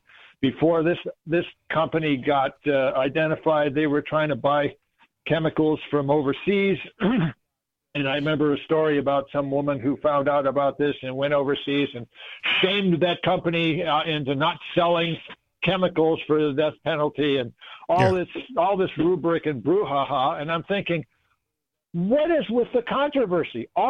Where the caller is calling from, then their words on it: Mesa, Arizona, United States; I'm calling from Mesa, Arizona.